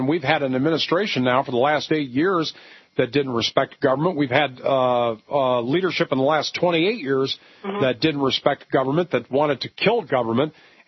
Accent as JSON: {"language": "English", "town": "Los Angeles", "region": "California", "country": "United States", "tie": "born or raised there", "said": "I grew up in West Los Angeles. Anybody in West L.A. listening, I grew up near Roxbury Park."}